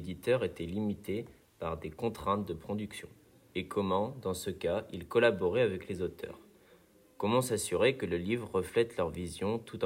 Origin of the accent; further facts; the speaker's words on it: Normandy, France; En tant que Normand, on peut penser aux